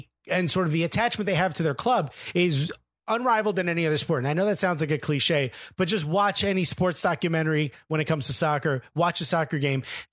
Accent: Newark, New Jersey, United States; You know, the neighborhood I grew up in the North Ward could have been burned to the ground and nobody would have given a shit.

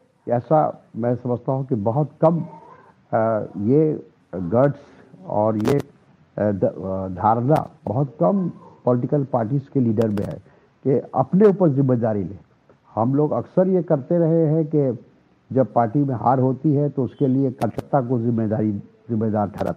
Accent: Bihar, India; हम भी बिहार से बिलोंग करते हैं

